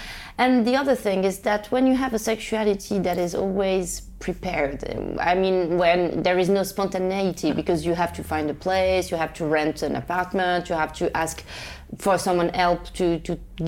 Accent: Rabat, Rabat-Salé-Kénitra, Morocco; I grew up in Rabat, the capital of Morocco.

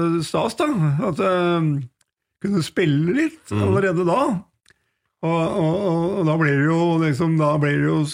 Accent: Hunndalen, Innlandet, Norway; jeg har jo da Vaselina Museet oppe I Hunndalen, der jeg kommer fra.

